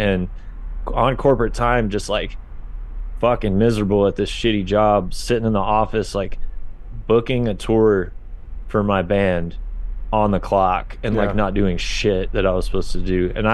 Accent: Oklahoma, United States; also born or lived in Florida / Arkansas; now in Texas, United States; I grew up in the South. I was born in Florida. Represent. Grew up in Oklahoma and moved to Arkansas

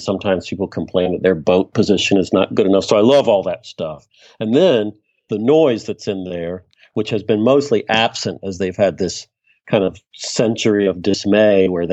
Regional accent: Virginia, United States; I grew up with it. I grew up in the South in Virginia, and the humidity is one reason I loved it

